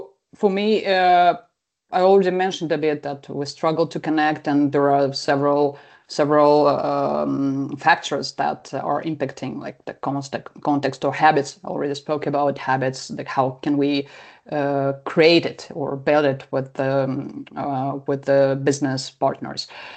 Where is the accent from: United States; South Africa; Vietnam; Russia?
Russia; English is a second language; moved away as an adult; now in France; So originally I'm from Russia, and I spent the largest part of my career there. But like 6 years ago, I moved to France, and I work here since.